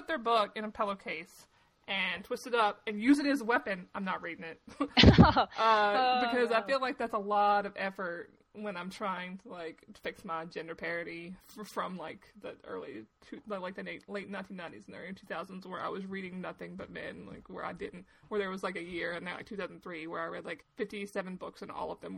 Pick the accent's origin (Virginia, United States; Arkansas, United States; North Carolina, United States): Arkansas, United States; I grew up in Arkansas and in the South, and I had a town. It was a town of 630 people. We had one public library.